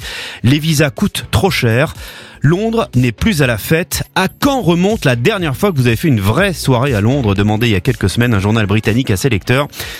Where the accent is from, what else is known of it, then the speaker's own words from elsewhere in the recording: France; now in London, United Kingdom; Il n'y a pas eu les mêmes aides que chez nous en France.